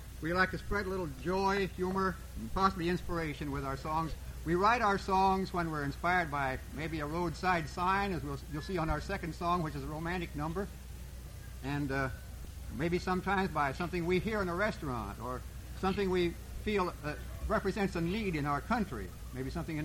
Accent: Indiana, United States; And we're in my home state of Indiana in 1971, 3 years ago

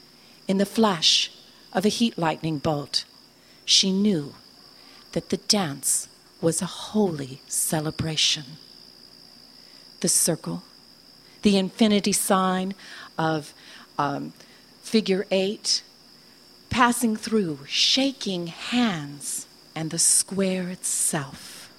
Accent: Tallahassee, Florida, United States; I'm a storyteller too, and … I'm from Tallahassee, Florida.

